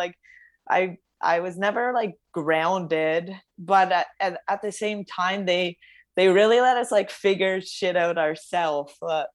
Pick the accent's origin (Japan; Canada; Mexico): Canada; born there; Yeah, so I was born in Canada. Both my parents are Lithuanian. They actually met at a Lithuanian church when they were younger.